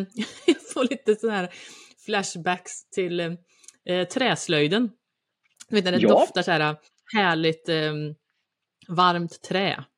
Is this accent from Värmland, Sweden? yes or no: yes; Värmland, Sweden; Jag är ju uppväxt som sagt i Värmland på landsbygden.